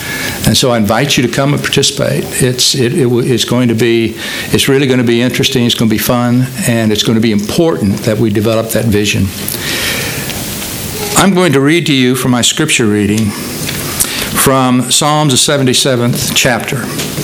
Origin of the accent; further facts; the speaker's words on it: Texas, United States; also born or lived in Ohio; I'm not from the North. Actually, I was born in Ohio, but raised in Texas, so I'm a Texan.